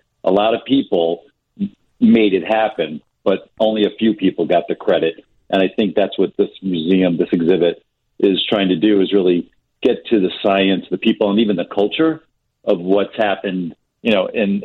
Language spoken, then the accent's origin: English; New York, United States; And, you know, when I grew up, and by the way, I'm from New York.